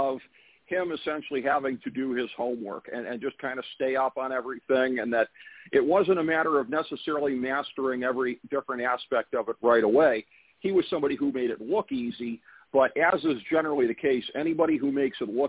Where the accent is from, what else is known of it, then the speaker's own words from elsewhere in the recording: Ohio, United States; in my home state of Ohio, the Zanesville Animal Massacre happened.